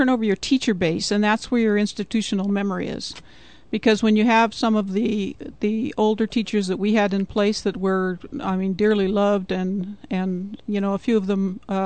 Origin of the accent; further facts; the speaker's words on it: St. Helena, California, United States; I was born in St. Helena, and I went through those schools